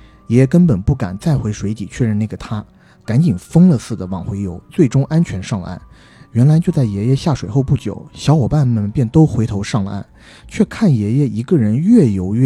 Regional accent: Lanxi, Zhejiang, China; 我要讲的这两则故事都发生在我的家乡。我的老家位于浙江金华的一座小城，名曰兰溪。

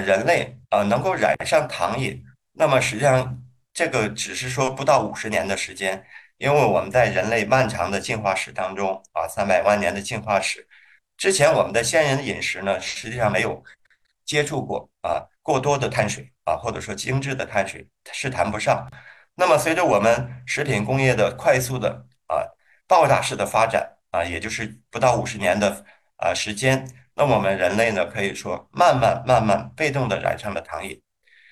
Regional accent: Hebei, China; 河北的这个叫蜂蜜麻糖啊，是我们家乡的一个特产

